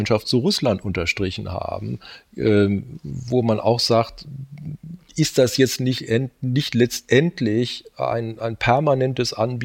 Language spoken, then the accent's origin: German; West Germany, Germany; Zwar als Westdeutscher, aber die längste Zeit eben in Ostdeutschland.